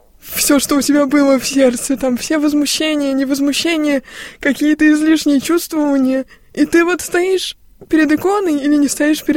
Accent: Simbirsk, Ulyanovsk Oblast, Russia; в газету епархии нашей Симбирской, откуда я родом

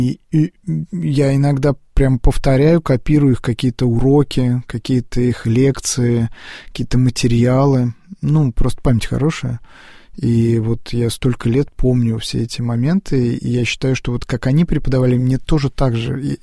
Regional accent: Moscow, Russia; я коренной москвич, родился на Красносельской, Нижней Красносельской улице

